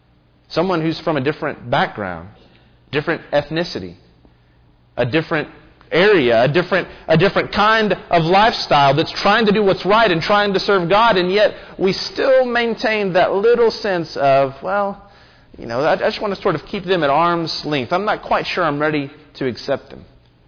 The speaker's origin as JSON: {"language": "English", "town": "Memphis", "region": "Tennessee", "country": "United States", "tie": "born or raised there", "said": "I can remember growing up in Memphis. Memphis is a city that is filled with a lot of racial tension."}